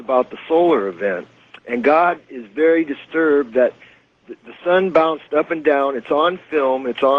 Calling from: Mount Rainier, United States; from Mount Rainier.

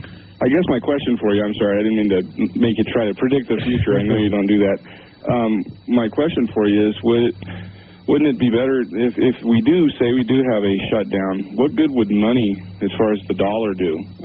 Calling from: Reno, Nevada, United States; My name's I'm … from Reno.

